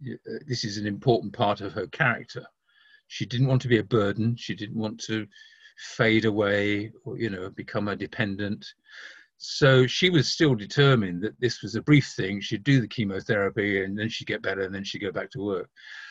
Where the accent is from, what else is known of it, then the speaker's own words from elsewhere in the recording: London, United Kingdom; Because I live out in the country now, so, you know, I'm into fresh air. But I grew up in London where the fog was so thick you literally couldn't see your hand.